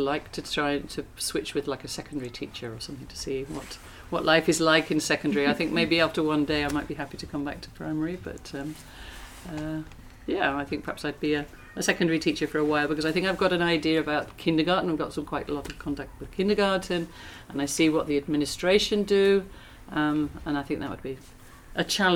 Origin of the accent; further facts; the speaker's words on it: South West England, United Kingdom; So I'm from an area called Gloucestershire, mm-hmm. which is in southwest England. I don't know if you've heard of Bristol. It's not far from mm-hmm. Bristol and Wales